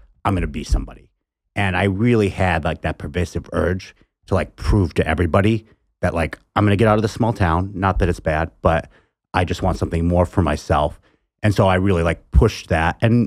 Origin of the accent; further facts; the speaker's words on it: New York, United States; I'm from Western New York. So, like Bradford, PA is about 45 minutes from me.